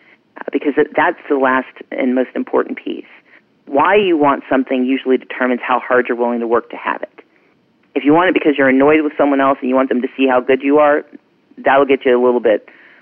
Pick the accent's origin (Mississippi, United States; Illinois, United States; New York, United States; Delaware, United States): Mississippi, United States; I grew up poor in Mississippi.